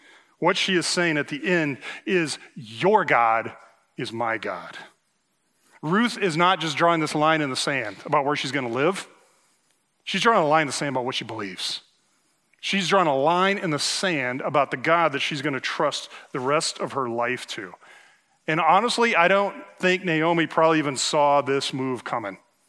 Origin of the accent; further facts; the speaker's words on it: Nebraska, United States; I'm from Nebraska. I've never seen this before, okay?